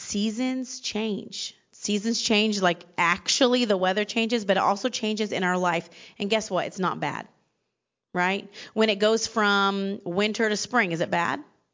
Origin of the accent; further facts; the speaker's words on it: Alaska, United States; born there; moved away; also born or lived in Indiana / Kentucky / Oklahoma; I was born in Alaska, but moved to Indiana and then Kentucky and then Oklahoma. Like my college years, adulting first 9 years were in Oklahoma.